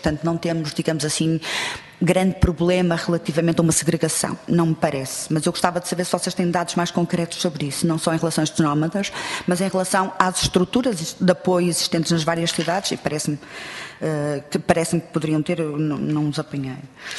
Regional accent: Porto, Norte, Portugal; e eu sou do Porto

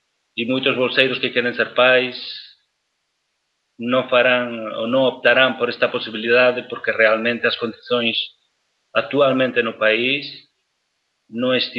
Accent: Galicia, Spain; eu sou galego, não é? Portanto, sempre muito próximo de Portugal ou em Portugal

